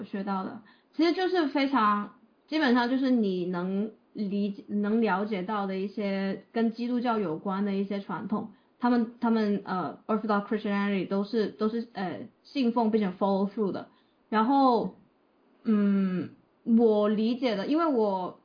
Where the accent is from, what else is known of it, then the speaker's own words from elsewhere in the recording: Guangdong, China; 我们广东这边，因为我在广东长大的，其实是受道教文化影响蛮深的，包括我母亲，她江西那边也是受道教